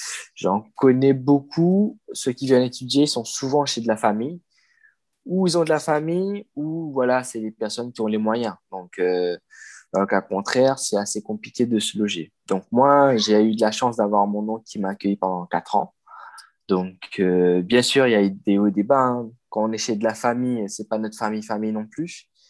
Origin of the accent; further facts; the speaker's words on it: Port Louis, Mauritius; moved away as an adult; now in France; J'ai 25 ans, hein, donc moi je viens de l'île Maurice. Je suis né à Port-Louis, donc la capitale de l'île Maurice. Et je suis arrivé en France en 2016, quoi, pour les études.